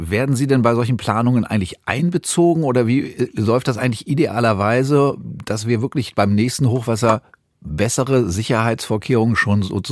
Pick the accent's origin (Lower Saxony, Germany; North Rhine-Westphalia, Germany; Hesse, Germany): Lower Saxony, Germany; Und wenn Sie jetzt sagen, Niedersachsen hat es besonders getroffen und das war ja für viele bei uns in Niedersachsen auch überraschend.